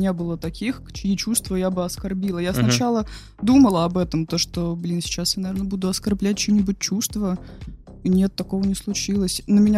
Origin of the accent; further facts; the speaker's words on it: Komarovo, Leningrad Oblast, Russia; Но я, в общем, в детстве жила в Комарово